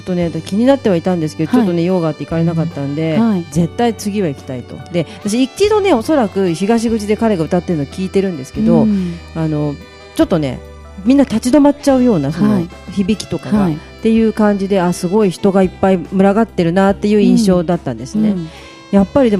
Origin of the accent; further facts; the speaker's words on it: Matsudo, Chiba, Japan; 松戸の子でね、しかも一中出身なんで、